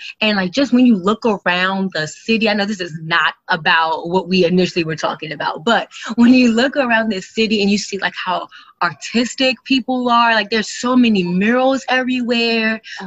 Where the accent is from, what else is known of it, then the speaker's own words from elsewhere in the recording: Baltimore, Maryland, United States; So I'm from Baltimore. My family is from here, born and raised here. So I obviously love Baltimore dearly.